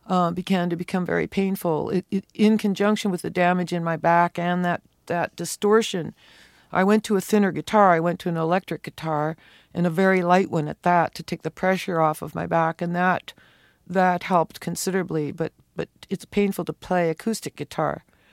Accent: Fort Macleod, Alberta, Canada; born there; also born or lived in many towns; I grew up in a lot of towns. I was born in Fort McLeod, Alberta, which is where the prairie begins to roll, and in the distance there are the mountains

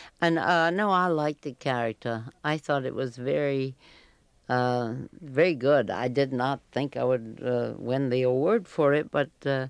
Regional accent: the South, United States; also born or lived in Illinois; And I was from the South, you see, and women in the South, we flirt. We're brought up that way. I'd had 2 years at Northwestern University outside of Chicago. And then I came to New York

